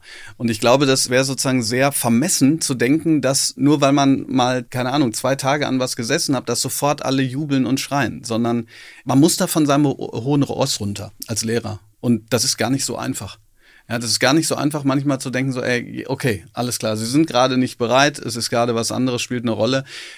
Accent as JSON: {"language": "German", "region": "North Rhine-Westphalia", "country": "Germany", "said": "ich komme halt aus dem Ruhrgebiet, ne? Ja. Da fängt man ja fast jeden Satz mit Hör mal."}